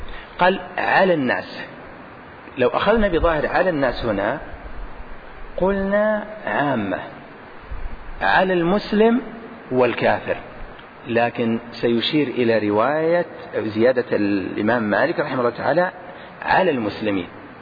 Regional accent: Al-Qassim, Saudi Arabia; أغلب التمور الموجودة عندنا في القصيم

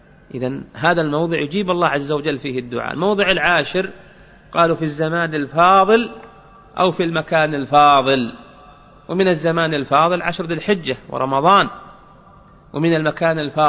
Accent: Saudi Arabia; احنا عندنا في السعودية نوديه للطائف

